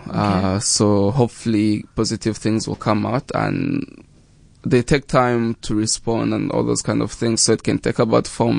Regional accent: South Africa; not that I come from South Africa, that I have to give back to South Africa

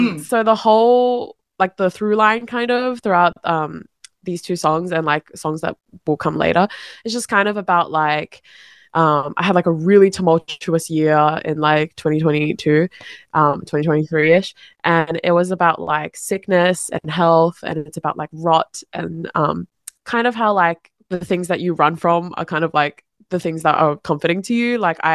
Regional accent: New South Wales, Australia; I was born and raised in Western Sydney.

